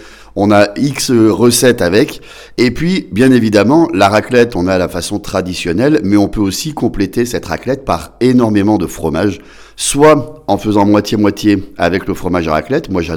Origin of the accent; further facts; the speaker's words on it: France; Allons, on est français ou on l'est pas.